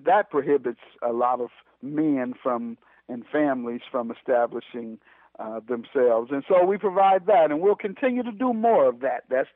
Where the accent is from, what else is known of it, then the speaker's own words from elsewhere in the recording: Detroit, Michigan, United States; where I grew up in Herman Gardens, where over half of the households did not have fathers, and this was in the 70s.